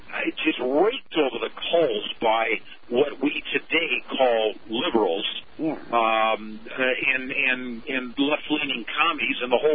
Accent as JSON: {"language": "English", "country": "United States", "said": "And as an American, I have every right to challenge."}